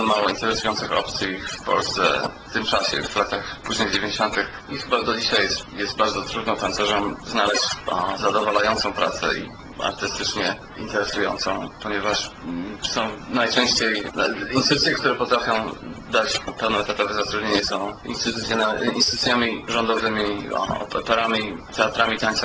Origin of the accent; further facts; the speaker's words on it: Bytom, Silesian Voivodeship, Poland; born there; urodziłem się w Bytomiu w 1980 roku.